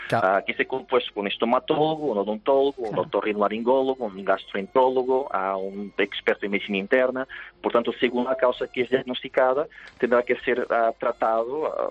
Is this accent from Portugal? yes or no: yes; Portugal; Spanish is a second language; soy portugués.